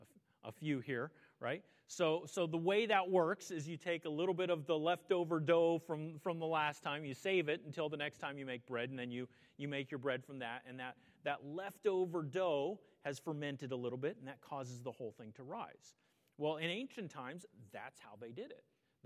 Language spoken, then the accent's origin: English; United States; Right, we're as American Christians, we tend to be very individualistic.